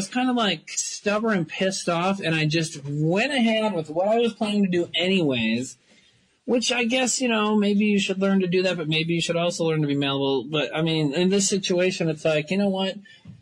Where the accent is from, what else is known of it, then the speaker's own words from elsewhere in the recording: Watertown, United States; It was a Christmas party that I did in my hometown, Watertown, in 2000, I want to say 13, but I'm not sure.